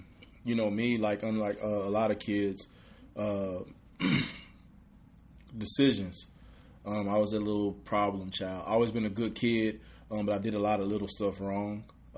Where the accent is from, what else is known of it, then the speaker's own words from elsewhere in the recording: Redwater, Texas, United States; But I'm from Redwater. I just went to school in Texarkana, which is 15 more miles up the road. Where I'm from is Redwater, Texas. Population about 1,019 people, literally in the woods, one stop light. Just a country guy.